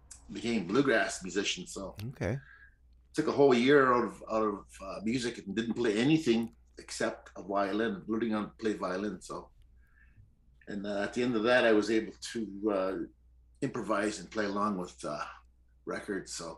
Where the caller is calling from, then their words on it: Ontario, Canada; I'm calling in from Northern Ontario. We're just getting into the fall weather now.